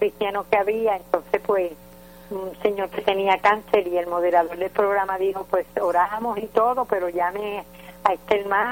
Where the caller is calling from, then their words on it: Carolina, Puerto Rico; De Villa Carolina, ahí está mi doctor.